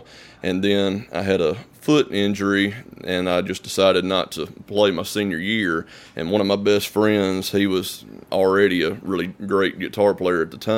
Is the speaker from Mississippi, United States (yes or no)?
yes; Eupora, Mississippi, United States; Eupora, Mississippi. It's a little town, maybe 1,000 people at most.